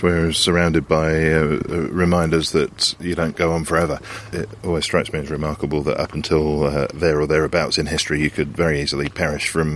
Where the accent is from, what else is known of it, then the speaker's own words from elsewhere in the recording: England, United Kingdom; well, I'm English.